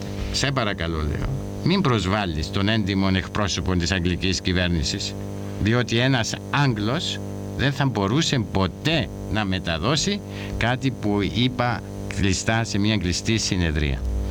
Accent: Greece; είμαι Έλληνας και πιστεύω στην ελευθερία και στον αγώνα για την ελευθερία της πατρίδας μου.

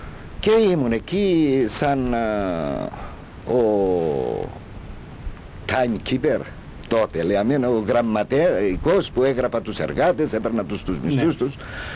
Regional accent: Famagusta District, Cyprus; Κατάγομαι από την Καρπασία, η μάνα μου από την Πύλα.

